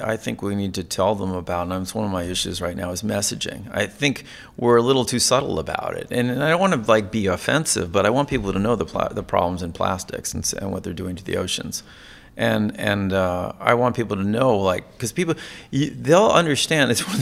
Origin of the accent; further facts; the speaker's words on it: Connecticut, United States; I grew up in Connecticut. We used to have really cold winters, and we just have snow, and now we don't have anything.